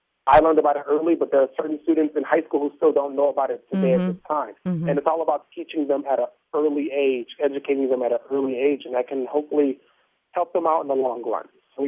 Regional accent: Houston, Texas, United States; Well, I am from Houston, Texas, and I joined the team.

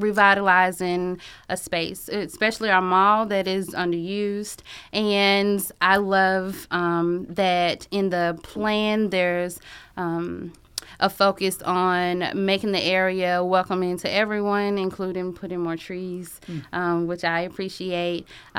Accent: Athens, Georgia, United States; So I am from Athens. I graduated from Clarke Central in 2003, and I immediately got involved in some community initiatives.

